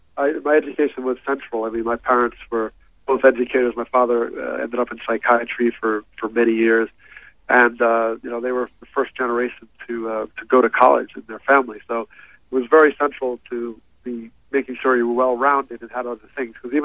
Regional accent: Teaneck, New Jersey, United States; so growing up in Teaneck, New Jersey, I was familiar with his career

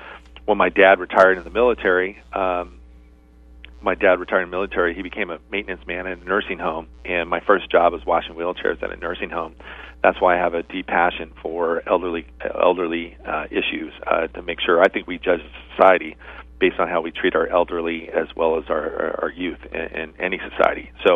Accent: California, United States; then we came out here to Ventura County, and I was raised here in Ventura County. I love this county.

